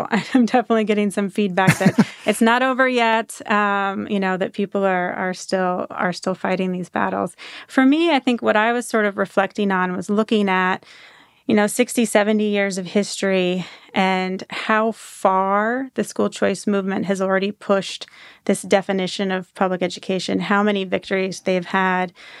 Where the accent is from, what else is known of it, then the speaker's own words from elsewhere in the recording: Washington, United States; I grew up in Washington State, in a conservative corner of Washington State, but the state is, you know, a blue state